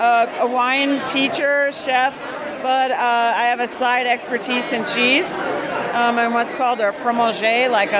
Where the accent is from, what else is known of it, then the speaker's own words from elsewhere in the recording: Brooklyn, New York, United States; I'm from Brooklyn.